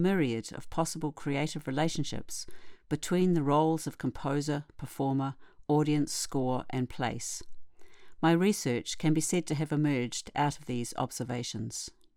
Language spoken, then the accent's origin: English; New Zealand; now in Netherlands; I was born and bred in Aotearoa, New Zealand, but have been based in the Netherlands since the late 80s.